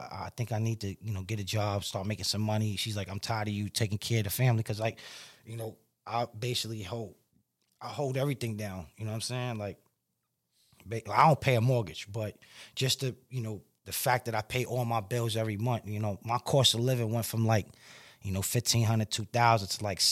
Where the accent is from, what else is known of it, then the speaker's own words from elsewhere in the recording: Far Rockaway, New York, United States; Like, I got people in Brooklyn, but I'm not from Brooklyn. I was born in Far Rockaway, Queens, in St. John's Hospital. So I'm like, let's go home.